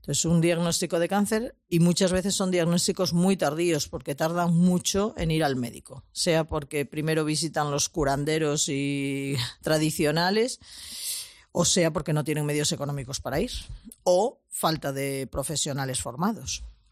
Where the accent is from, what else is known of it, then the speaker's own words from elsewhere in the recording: Santander, Cantabria, Spain; Curiosamente, yo soy de Santander y el primer destino le tuve en Córdoba